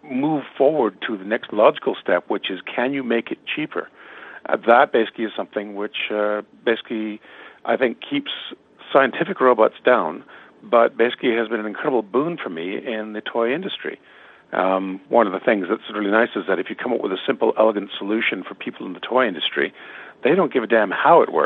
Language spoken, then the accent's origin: English; Canada; And so as a Canadian scientist working for the Americans, I basically decided, you know, to branch out from academia.